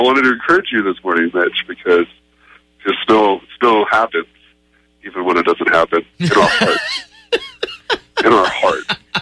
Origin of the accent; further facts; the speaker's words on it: Austin, Texas, United States; I'm originally from Austin, and there's no snow there ever, clearly